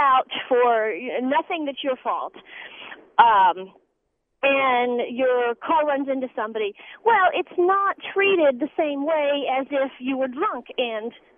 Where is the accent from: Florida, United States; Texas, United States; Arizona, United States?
Texas, United States; I'm a Texan, you know, in our state, you kill us, we kill you back.